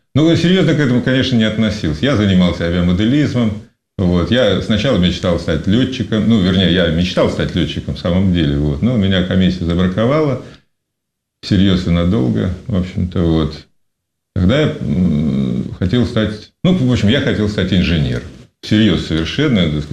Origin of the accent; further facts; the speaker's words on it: Murmansk, Murmansk Oblast, Russia; born there; Я родился давно. Я в 48-м году родился. Я родился в Мурманске. Ну, замечательный город, который я часто туда, в общем, езжу, возвращаюсь.